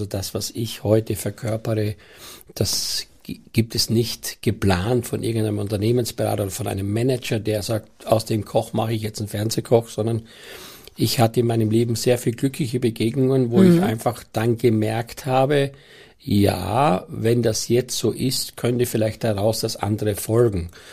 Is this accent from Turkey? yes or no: no; Austria; Dieses Förmliche ist für mich als Österreicher ohne dies so ein bisschen ein Problem